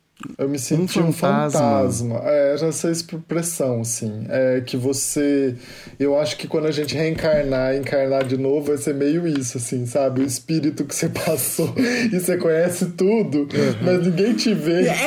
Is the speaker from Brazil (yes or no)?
yes; Limeira, São Paulo, Brazil; Por exemplo, eu sou de Limeira, no interior de São Paulo, mas eu sempre falo que eu sou mineiro.